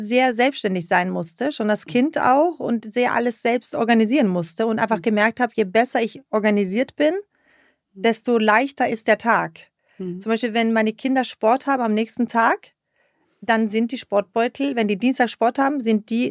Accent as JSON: {"language": "German", "region": "Oslo", "country": "Norway", "tie": "born or raised there", "also_born_or_lived": "Taiwan / England", "lives_now": "Germany", "said": "Mama ist Norwegerin, Papa ist Deutscher, aber wir sind, genau, aber wir sind in Norwegen aufgewachsen."}